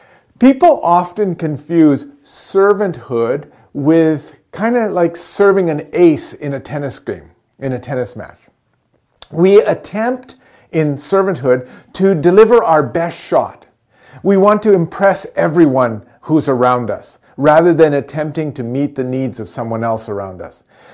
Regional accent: Powell River, British Columbia, Canada; When I was growing up in Powell River, I was part of the tennis club.

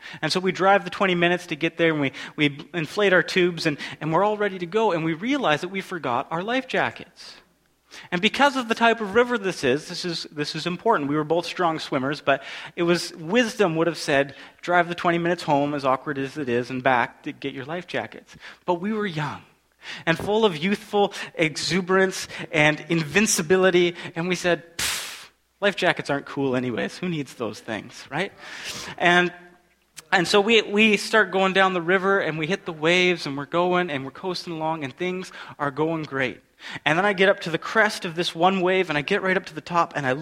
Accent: Alberta, Canada; I grew up in Alberta. I always like to say it's a great place to be from.

